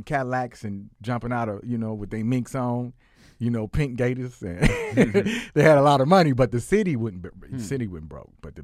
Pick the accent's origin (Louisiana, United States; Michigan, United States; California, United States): Michigan, United States; Detroit; born and raised in Detroit, man.